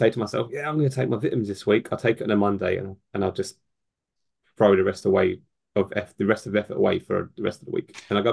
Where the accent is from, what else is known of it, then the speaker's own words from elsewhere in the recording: London, United Kingdom; I'm from London. We don't talk to people.